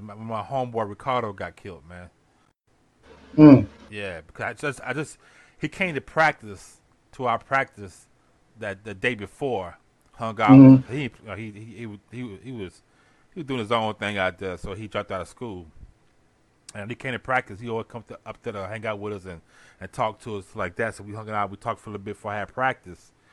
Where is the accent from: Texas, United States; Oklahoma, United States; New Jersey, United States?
Texas, United States; Houston; today, y'all, we're going to be discussing our life and growing up in Houston, Texas, Fifth Ward, the Nickel.